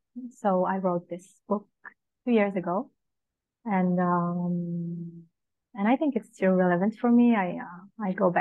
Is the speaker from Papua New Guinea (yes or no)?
no; Morocco; So I am from Morocco.